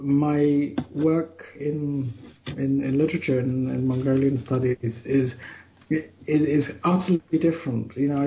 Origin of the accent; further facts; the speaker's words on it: United Kingdom; I want my music to reflect the fact that I'm British, that I'm a Westerner rather than someone from another culture